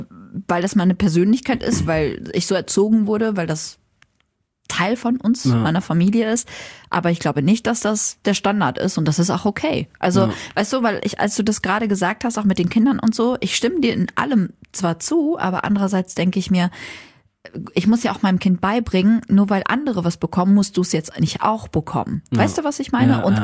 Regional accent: Syria; Wir betrachten uns einfach als Syrer, als Araber.

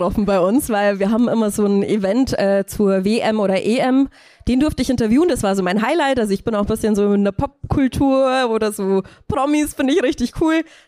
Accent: Dingolfing, Bavaria, Germany; Richtig, genau. In meiner Heimat in Niederbayern.

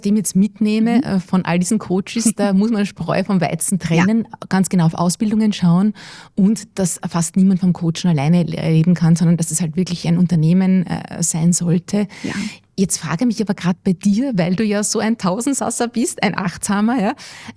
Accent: Wieselburg, Lower Austria, Austria; Ja, wir sind alle aus Wisselburg.

